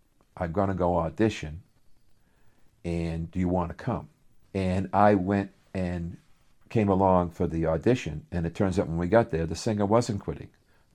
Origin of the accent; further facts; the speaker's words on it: Worcester, Massachusetts, United States; I'm from Worcester. My family didn't own a car.